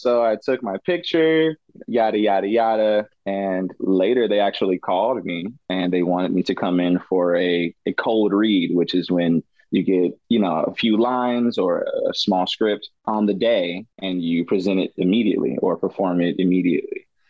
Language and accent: English; Katy, Texas, United States; So I was born in Texas City, Texas. That is a city close to Galveston, Texas. So that is where I had my first 7 years of life. And then I moved to Houston, AKA Katy, Texas.